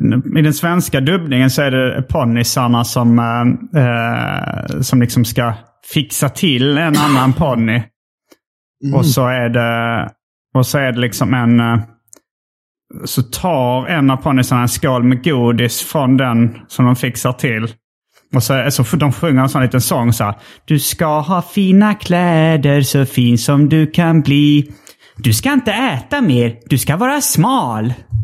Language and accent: Swedish; Järup, Sweden; det var ett rykte i Järup där jag växte upp.